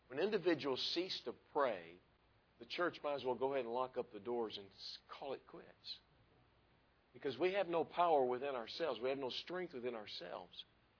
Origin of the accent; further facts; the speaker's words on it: Dallas, Texas, United States; I grew up in Dallas. Does that answer a few things for you?